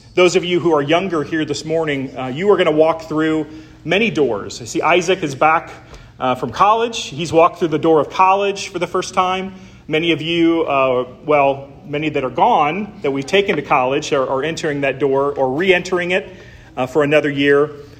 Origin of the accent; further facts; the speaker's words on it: Illinois, United States; I walked through the doors of my home growing up in Illinois many times.